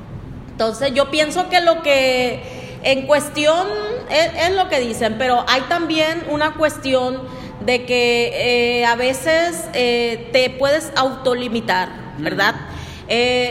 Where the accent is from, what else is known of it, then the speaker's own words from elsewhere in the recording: Badiraguato, Sinaloa, Mexico; also born or lived in Culiacán; de aquí soy. Pero yo me crié en la Sierra de Badiraguato.